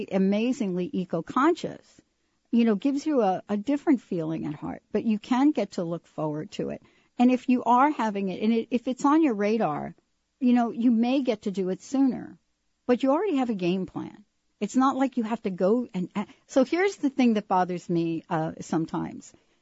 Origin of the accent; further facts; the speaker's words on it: East Coast, United States; I'm going back to the East Coast. I'm from the East Coast, and they have a different scenario about this.